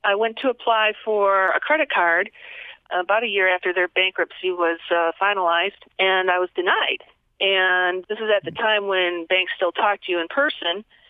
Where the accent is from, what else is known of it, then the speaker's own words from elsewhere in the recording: Michigan, United States; now in Chicago, United States; I grew up in Michigan, so and whatever happens in Michigan happens in Chicago, but to a little bit greater degree.